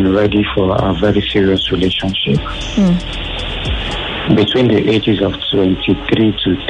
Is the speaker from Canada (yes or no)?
no; Eastern Nigeria, Nigeria; now in Lagos, Nigeria; I'm from the eastern side of Nigeria. I'm based here in Lagos. I'm working class.